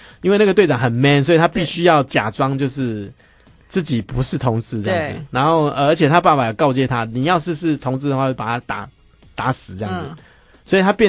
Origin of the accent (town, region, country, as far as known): Taiwan